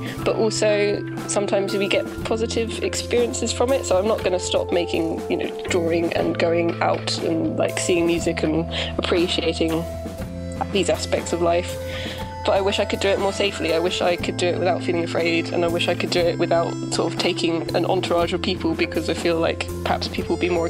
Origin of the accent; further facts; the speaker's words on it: Brighton, South East England, United Kingdom; And, you know, like, where are you from? I say Brighton, trying to, like, stop him talking to me.